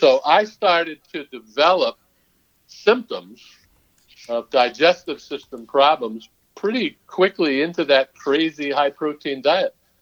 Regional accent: New Jersey, United States; So I grew up in New Jersey, middle class family, middle class everything.

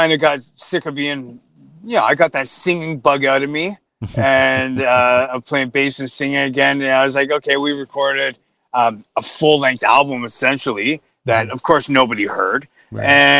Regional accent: Toronto, Ontario, Canada; So I grew up, I'm born and bred in Toronto. Yeah. So I'm a East End Toronto boy, Greenwood and Queen.

